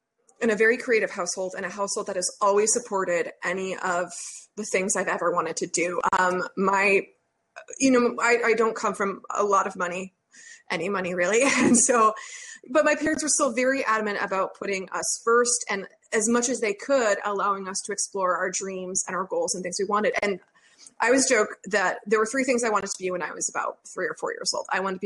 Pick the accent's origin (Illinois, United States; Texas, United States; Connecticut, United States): Connecticut, United States; And I'm from Connecticut, so there's not a whole heck of a lot there anyway.